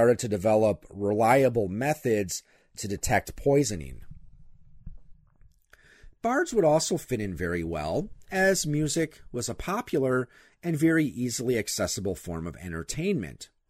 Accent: Appleton, Wisconsin, United States; Now, in my hometown here, at the Appleton Historical Society, they do have an exhibit about the famous stage magician Harry Houdini.

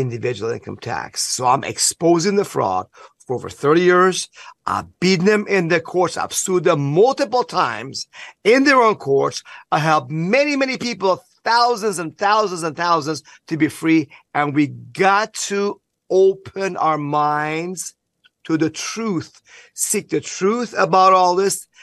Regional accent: Iran; I'm from Iran.

